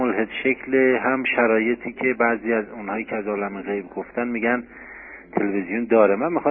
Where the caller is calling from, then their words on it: Qom, Iran; از قم هستم قربان